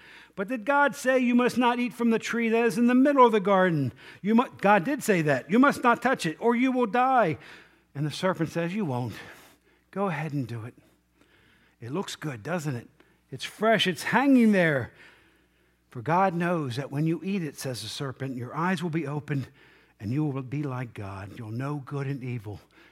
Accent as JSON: {"language": "English", "region": "Maryland", "country": "United States", "tie": "born or raised there", "said": "So we grew up in Cecil County, and we didn't have, you know, much of a diversity."}